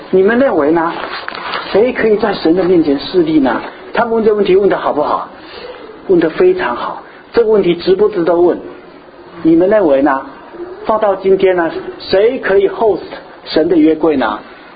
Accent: China; 我们中国人什么身重，我们被谁欺负啊？这个好像被日本人在欺负一样

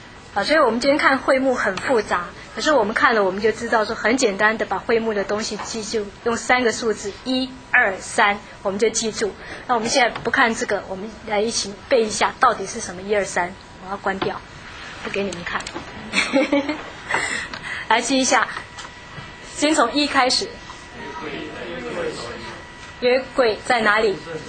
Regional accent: China; 我说我们中国人很喜欢房子是什么坐北朝南向

